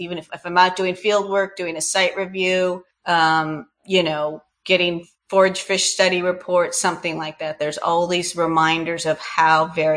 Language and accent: English; Iowa, United States; I grew up in Iowa in the middle of cornfields, about the farthest from any, you know, didn't see the ocean until I was 18.